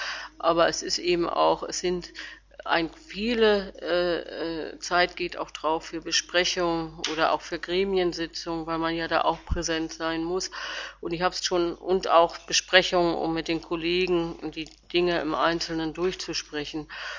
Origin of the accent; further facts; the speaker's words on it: Hamburg, Germany; born there; now in Rostock, Germany; obwohl ich ja gebürtige Hamburgerin bin, fremd